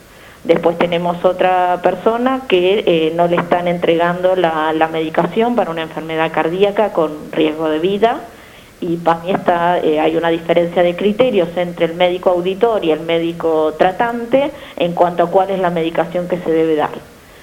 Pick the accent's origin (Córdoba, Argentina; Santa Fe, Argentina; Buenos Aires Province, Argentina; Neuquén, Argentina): Buenos Aires Province, Argentina; Tandil; había una necesidad acá en Tandil, yo soy de Tandil, y así que bueno, también en lo personal muy contenta de haber vuelto a la ciudad.